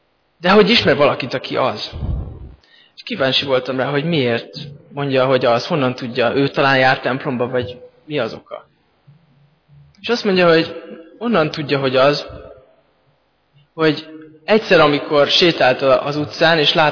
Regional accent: Pécs, Baranya, Hungary; Pécsett, ahonnan származom

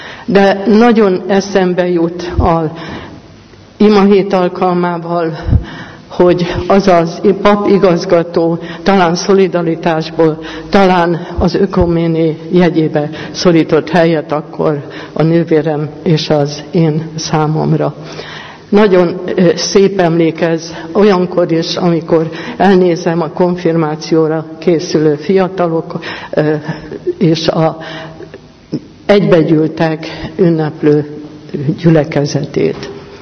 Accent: Debrecen, Hajdú-Bihar, Hungary; born there; now in Pomáz, Hungary; Én Debrecenben születtem, és 45 éve élek itt családommal Pomázon.

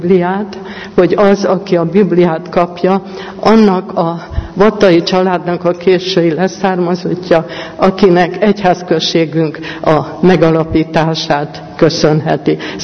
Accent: Debrecen, Hajdú-Bihar, Hungary; born there; now in Pomáz, Hungary; Én Debrecenben születtem, és 45 éve élek itt családommal Pomázon.

